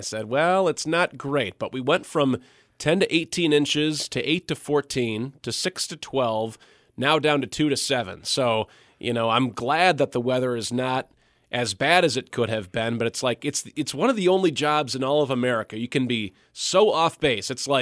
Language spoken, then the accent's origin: English; Illinois, United States; When I was growing up in Chicagoland in my college days